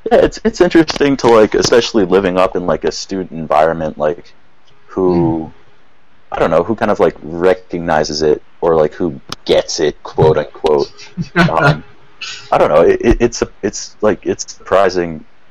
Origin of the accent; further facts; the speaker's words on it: Boulder, Colorado, United States; I'm from Boulder, Colorado, like big, I'm going to school here, like big hippie town.